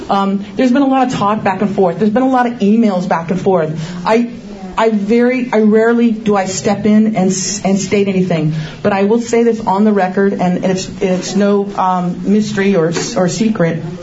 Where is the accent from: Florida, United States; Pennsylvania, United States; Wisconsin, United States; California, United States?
California, United States; I grew up in the Valley, and so I went to Northridge Skateland, the place that we're having this big celebration.